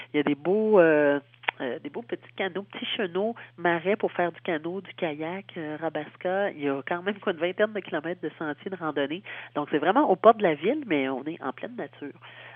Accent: Quebec, Canada; Moi, je suis originaire de la région du Bas-Saint-Laurent, région qu'on connaît souvent pour toute son ouverture sur le fleuve.

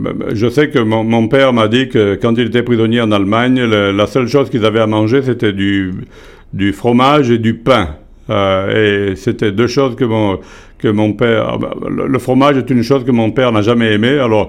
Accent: Marseille, Provence-Alpes-Côte d'Azur, France; je viens de Marseille, dans le sud de la France. Ma mère était marseillaise, mais mon père était de Strasbourg.

